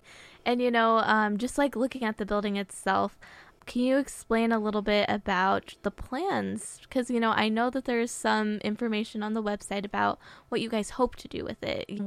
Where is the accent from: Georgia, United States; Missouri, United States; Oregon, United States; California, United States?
Oregon, United States; Astoria; I grew up in Astoria and I've seen that building every time I go over to Iwako or Long Beach.